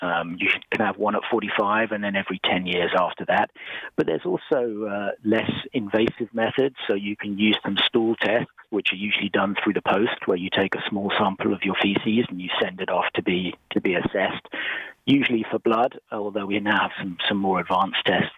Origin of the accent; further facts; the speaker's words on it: United Kingdom; You know, I'm British